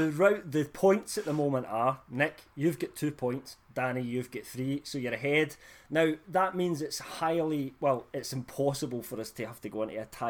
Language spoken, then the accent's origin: English; Scotland, United Kingdom; I'm Scottish